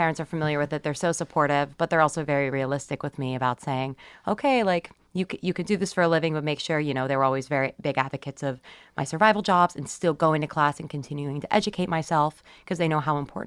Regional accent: Pittsburgh, Pennsylvania, United States; I grew up in Pittsburgh, actually. And I grew up in a family of artists.

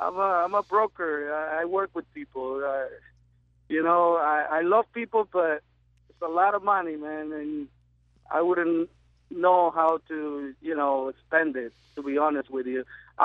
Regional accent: Dominican Republic; moved away; I come from Dominican Republic.

